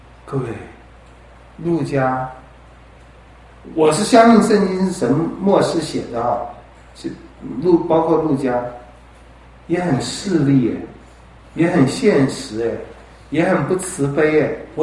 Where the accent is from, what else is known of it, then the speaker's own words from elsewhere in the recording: Taiwan; 对不起，我也是台湾人。